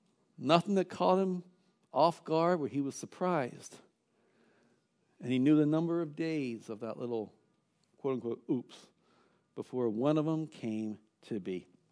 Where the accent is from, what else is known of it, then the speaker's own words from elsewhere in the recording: Baltimore, Maryland, United States; born there; I was born in Baltimore, Maryland.